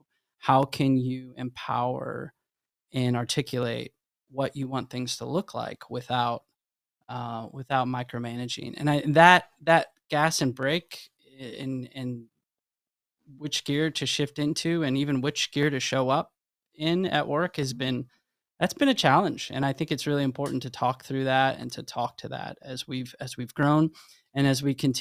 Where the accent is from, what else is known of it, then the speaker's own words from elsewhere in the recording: Midwest, United States; also born or lived in Hawaii; I grew up in the Midwest, got to spend some time in Hawaii, and so I have a big piece of my heart that lives there.